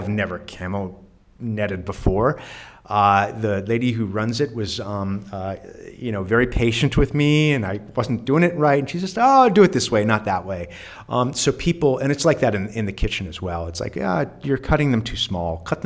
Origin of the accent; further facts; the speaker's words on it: New York, United States; it's like, I'm a New Yorker, and I'm like, oh, and here I'm in Lviv